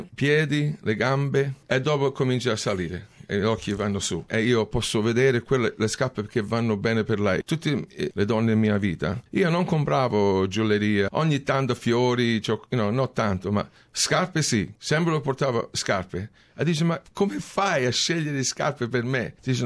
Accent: Adelaide, South Australia, Australia; È perché io ero nato in Adelaide, cresciuto lì.

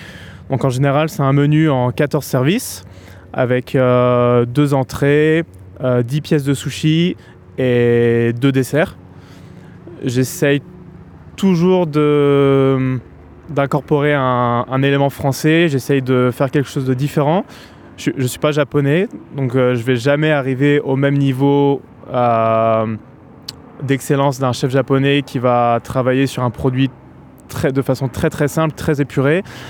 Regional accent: Normandy, France; moved away as an adult; now in Melbourne, Australia; Donc, je viens de Normandie en France.

